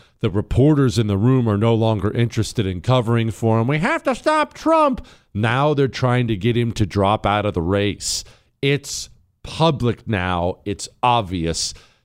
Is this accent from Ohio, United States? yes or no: yes; Ohio, United States; born there; I was born in Ohio, and I adore Ohio